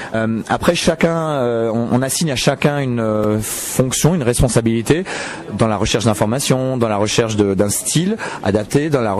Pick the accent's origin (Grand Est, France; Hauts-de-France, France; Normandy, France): Grand Est, France; now in Montpellier, France; Non, mais je suis alsacien à la base et j'ai pas l'accent non plus. J'ai l'accent d'un citoyen du monde quelque part.